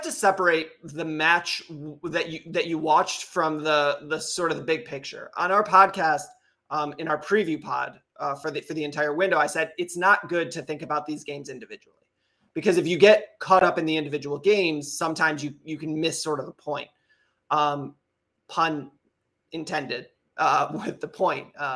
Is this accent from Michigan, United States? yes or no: yes; Michigan, United States; So I think it's because we're both from Michigan.